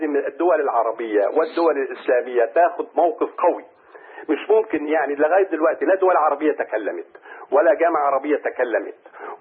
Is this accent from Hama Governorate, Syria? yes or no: yes; Hama, Hama Governorate, Syria; كنت انا يعني من اهل حماه